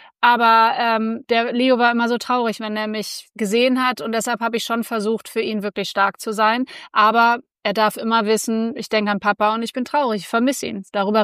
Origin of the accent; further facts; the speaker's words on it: Philippines; ich bin auf den Philippinen aufgewachsen.